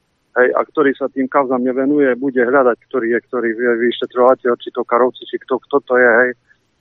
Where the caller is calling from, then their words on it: Košice, Košice Region, Slovakia; Prvým vás, chlapci, som z Košice.